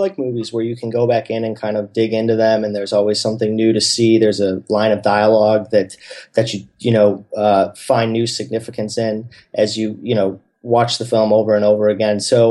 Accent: Chicago, Illinois, United States; I mean, growing up in Chicago, I've always known that it's, you know, not only the best film festival in this city

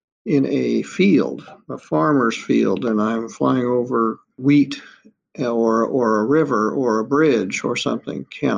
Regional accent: Kansas City, United States; I'm here from Kansas City.

